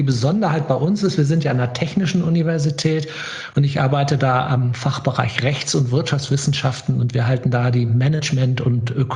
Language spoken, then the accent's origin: German; Sylt, Schleswig-Holstein, Germany; Eigentlich bin ich auf Sylt groß geworden und wenn man auf Sylt groß wird, hat man eine automatische Nähe eigentlich zu Immobilien